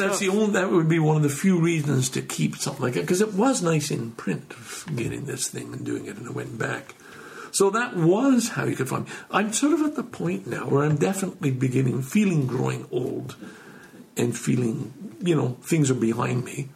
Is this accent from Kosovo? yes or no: no; Scarborough, Ontario, Canada; That's because I'm from Scarborough.